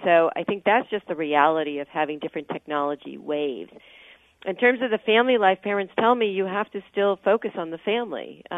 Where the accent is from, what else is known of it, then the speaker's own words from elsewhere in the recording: California, United States; Well, we used to talk about, you know, I come from the Silicon Valley